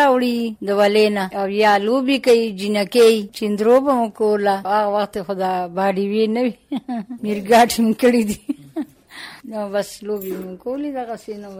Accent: Shah Dheri, Khyber Pakhtunkhwa, Pakistan; زه د سوات اوسېدونکی یم د شاه ډېرې د کلي

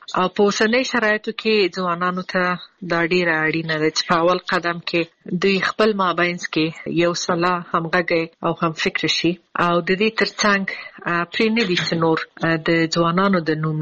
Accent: Afghanistan; now in abroad; دا چې زه د افغانستان نه باندې یم زه ورځې شمېرم چې زه بیرته کله خپل ملک ته ځم او بیرته خپل ټاټوبی خپل خلکو سره

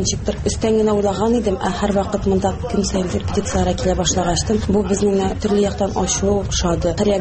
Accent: Tersa, Tatarstan, Russia; now in Izhevsk, Russia; мин Әгерҗе районы Терсавында туып үстем. Хәзерге вакытта Ижевск шәһәрендә яшим.

